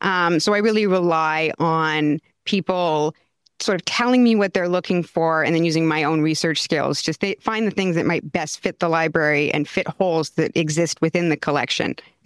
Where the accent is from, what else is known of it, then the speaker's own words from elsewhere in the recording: Thornhill, Ontario, Canada; So usually I tell people Toronto, but this is one of the few communities where I can say that I grew up in Thornhill